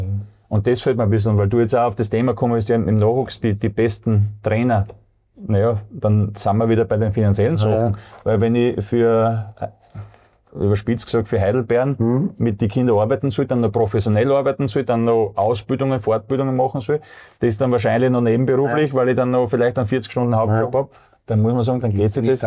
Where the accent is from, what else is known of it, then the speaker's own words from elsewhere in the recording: Austria; Und bei uns in Österreich, sagen wir, ein Verein, wo wirklich viele Torhüter rausgekommen.